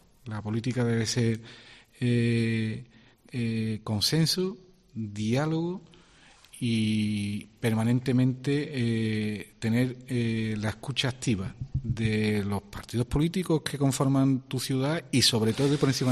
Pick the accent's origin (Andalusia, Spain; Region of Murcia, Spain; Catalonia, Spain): Andalusia, Spain; Dos Hermanas; Uno nació en este pueblo, vive en este pueblo, y espero también el día que desaparecer también de mi pueblo, del que me vio nacer. Y la gente de mi pueblo, de mi ciudad, de dos hermanas, es una gente extraordinaria